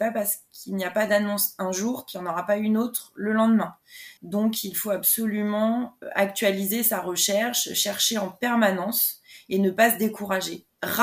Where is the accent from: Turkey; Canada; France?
France; Île-de-France; comme je suis originaire du Val d'Oise et que je ne voulais pas déménager pour m'installer, j'ai vraiment cherché autour de chez moi